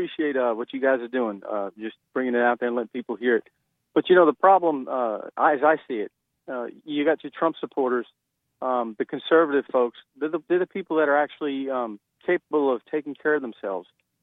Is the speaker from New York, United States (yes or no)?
yes; New York, United States; I grew up in New York